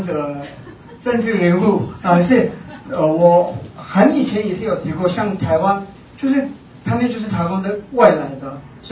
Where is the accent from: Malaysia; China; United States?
China; Tibet; Chinese is a second language; now in Taiwan; 因为我是一个西藏人，在住在台湾，现在我可以算我是台湾的西藏人